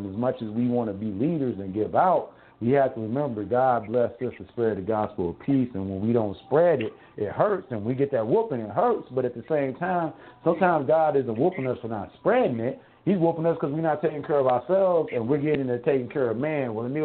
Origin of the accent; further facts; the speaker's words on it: St. Louis, Missouri, United States; born there; I was born in St. Louis, Missouri.